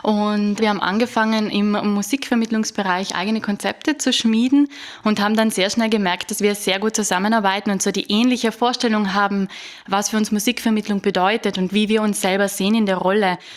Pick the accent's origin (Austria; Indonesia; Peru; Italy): Italy; Trentino-Alto Adige; Also ich komme aus Südtirol